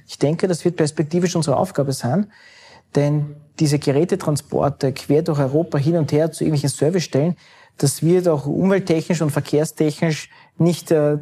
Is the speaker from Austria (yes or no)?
yes; Hardegg, Lower Austria, Austria; mein Heimatort ist Hardegg im Nationalpark Teiertal.